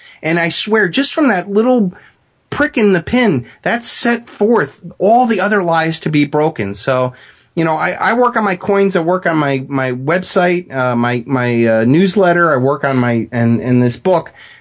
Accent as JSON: {"language": "English", "town": "Cleveland", "region": "Ohio", "country": "United States", "said": "I'm from Cleveland, and I come to find out that these guys, the producers, are from Cleveland."}